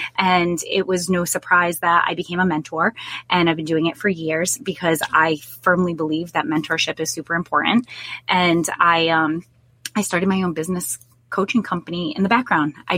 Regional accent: New Bedford, Massachusetts, United States; So I am originally from New Bedford, Massachusetts, and anyone who knows anything about New Bedford, Whaling City, capital of the world, awesome place to visit, great, great community. Growing up, it wasn't that great.

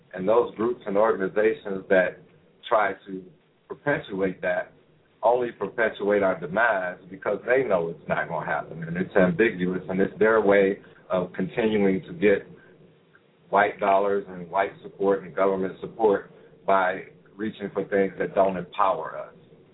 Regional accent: Toledo, Ohio, United States; He happens to be from my hometown, Toledo. And so when I went back to Toledo

